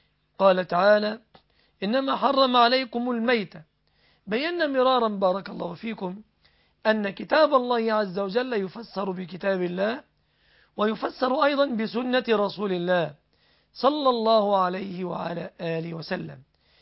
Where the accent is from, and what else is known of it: Egypt